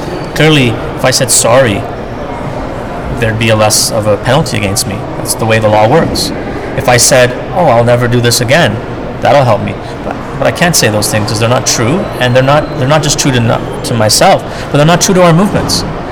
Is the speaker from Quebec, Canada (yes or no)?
yes; Montreal, Quebec, Canada; because I come from Montreal and Quebec, where a lot of people will read it only in French.